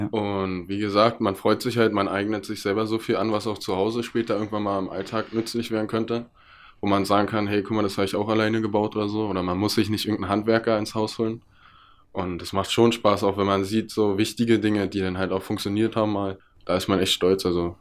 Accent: Brandenburg, Germany; Ich komme aus dem Land Brandenburg.

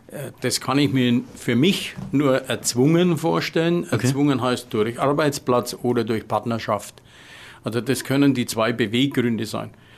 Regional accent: Bavaria, Germany; Und wenn ich dann merke, der hat keine Ahnung, dann sage ich, naja, das ist der Großraum Nürnberg.

